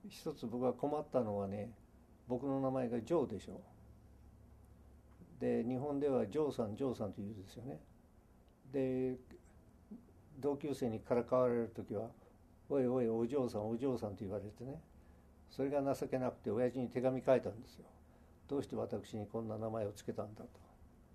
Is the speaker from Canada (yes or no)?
yes; Canada; 僕らもやはりカナダ育ちだから